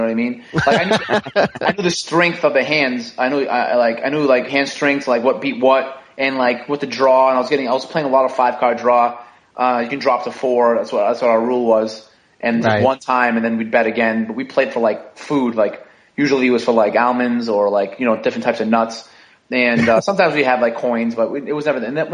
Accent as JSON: {"language": "English", "town": "Brockton", "region": "Massachusetts", "country": "United States", "tie": "born or raised there", "said": "I was born and raised in Brockton, Massachusetts. It's like a pretty nitty-gritty, city. It's got about 120,000 people south of Boston"}